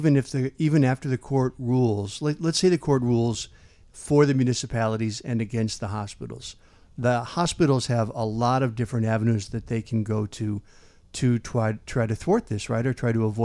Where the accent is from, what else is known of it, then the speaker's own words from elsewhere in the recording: Illinois, United States; I grew up in Kankakee County, so when you got really sick back when I was growing up, you go down to Carle Clinic in Champaign.